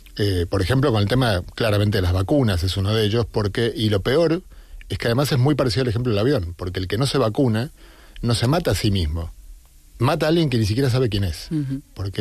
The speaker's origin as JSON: {"language": "Spanish", "country": "Argentina", "lives_now": "Spain", "said": "como yo soy argentino, pero vivo en España, pero voy mucho, estoy permanentemente entre dos mundos"}